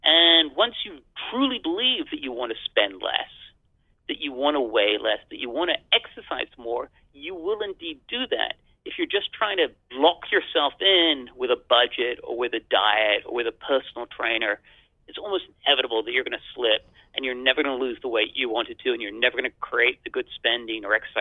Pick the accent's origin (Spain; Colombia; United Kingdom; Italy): United Kingdom; England; Many decades ago, when I was young and foolish and growing up in England